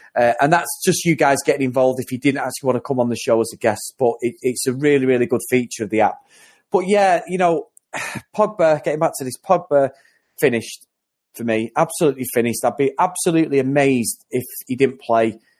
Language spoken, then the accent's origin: English; Stretford, North West England, United Kingdom; I've grew up at the Quadrant all my life. I'm 40 years old now. I grew up around the Quadrant, Firswood, Old Trafford, Stretford. That's where I'm from.